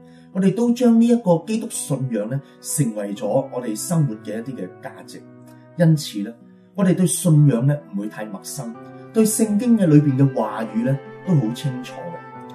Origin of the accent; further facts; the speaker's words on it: Hong Kong; 我们香港人呢，活在这个这么现代化的城市里面呢，真是不容易。